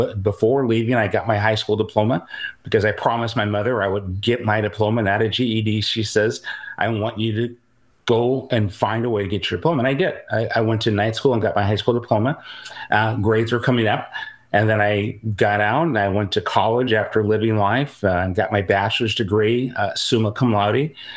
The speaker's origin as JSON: {"language": "English", "town": "Seattle", "region": "Washington", "country": "United States", "tie": "born or raised there", "said": "And so I was raised essentially in Seattle, Washington. We lived in South Seattle, Ballard in North Seattle."}